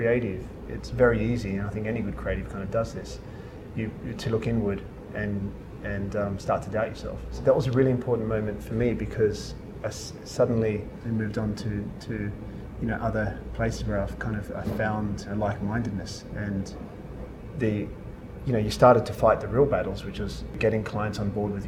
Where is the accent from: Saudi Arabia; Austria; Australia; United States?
Australia; growing up in Australia, you just drive a lot. You know, you're in a car, it's a big country.